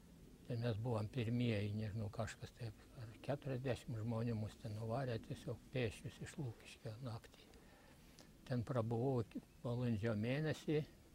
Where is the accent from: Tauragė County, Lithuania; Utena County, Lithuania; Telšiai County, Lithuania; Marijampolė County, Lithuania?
Utena County, Lithuania; Narvaišiai; born there; gimęs 1927 metais. Gimiau Narvaišių kaime, Užpalių valsčiuje, Utenos apskrityje.